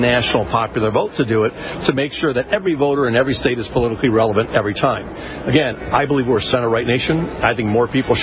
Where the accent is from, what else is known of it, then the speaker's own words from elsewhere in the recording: Michigan, United States; in my home state of Michigan, unfortunately, we have some of these big cities like Detroit and Flint and others